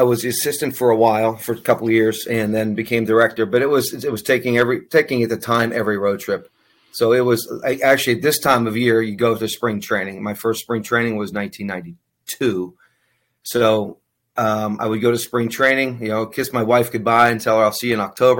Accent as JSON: {"language": "English", "town": "Pittsburgh", "region": "Pennsylvania", "country": "United States", "tie": "born or raised there", "said": "I've been growing up in Pittsburgh area. I've been a Pirate fan all my life"}